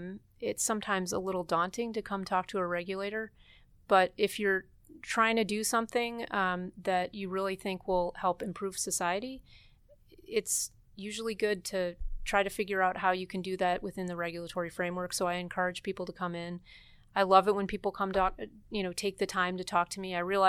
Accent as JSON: {"language": "English", "town": "Cleveland", "region": "Ohio", "country": "United States", "said": "Yeah, no, I'm from Cleveland, so I am a Buckeye."}